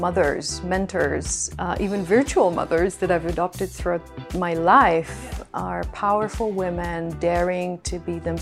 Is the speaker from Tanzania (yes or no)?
no; Israel; now in Australia; I'm lucky to call Australia home nowadays, but I was born and raised in Israel.